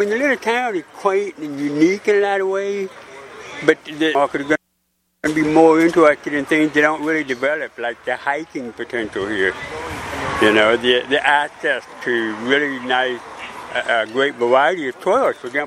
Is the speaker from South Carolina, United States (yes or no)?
yes; Charleston, South Carolina, United States; I'm from Charleston, South Carolina. It's a very old tourist market.